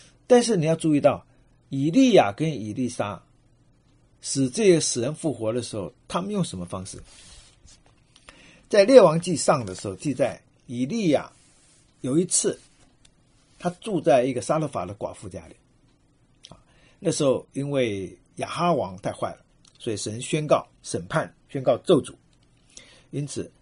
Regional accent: China; 这是可能我们中国人很习惯一个木头的棺木

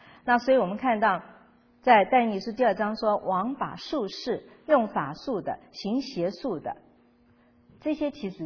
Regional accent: China; 从我们中国人来说，我们听说过紫微斗数

